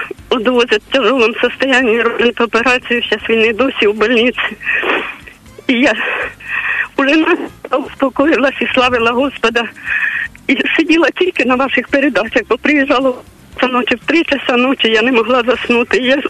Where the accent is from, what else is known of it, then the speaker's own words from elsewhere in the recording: Zaporizhzhia Oblast, Ukraine; Я сама з Запорізької області.